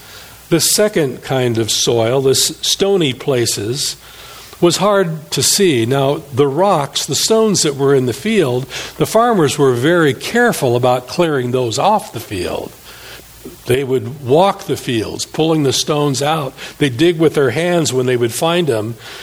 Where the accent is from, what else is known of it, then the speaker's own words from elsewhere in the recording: Iowa, United States; I'm from Iowa, excuse me.